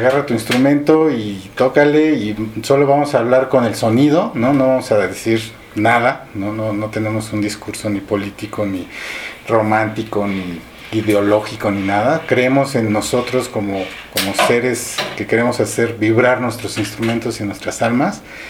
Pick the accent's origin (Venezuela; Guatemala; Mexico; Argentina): Mexico; Si bien éramos un grupo de rock mexicano, porque somos mexicanos